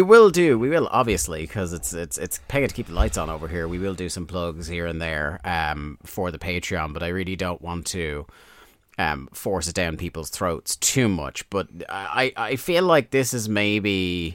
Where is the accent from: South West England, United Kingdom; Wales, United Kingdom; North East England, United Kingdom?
Wales, United Kingdom; Newbridge; Literally, you visited my hometown while I was away